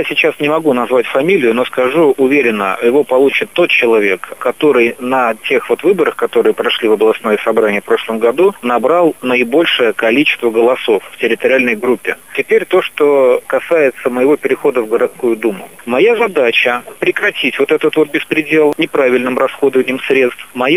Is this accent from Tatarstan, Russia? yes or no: no; Pskov, Pskov Oblast, Russia; один из первых шагов моего плана по развитию моего родного города – создать здесь, в нашем городе, муниципальные предприятия, в которых будут работать псковичи